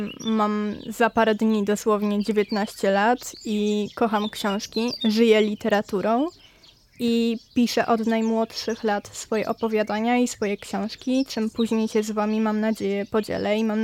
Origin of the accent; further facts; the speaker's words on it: Warsaw, Masovian Voivodeship, Poland; Ja przyjechałam z Warszawy, dokładnie z Targówka